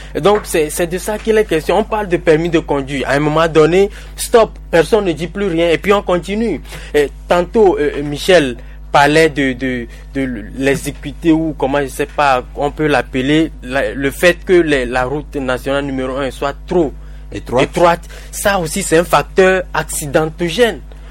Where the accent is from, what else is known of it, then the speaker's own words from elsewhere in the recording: Togo; Nous on est Togolais